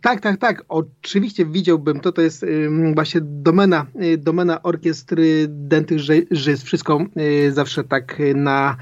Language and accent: Polish; Silesian Voivodeship, Poland; z racji, że pochodzę z Górnego Śląska i w wieku 13 lat po raz pierwszy grałem w górniczej orkiestrze dętej przy kopalni węgla kamiennego Mysłowice.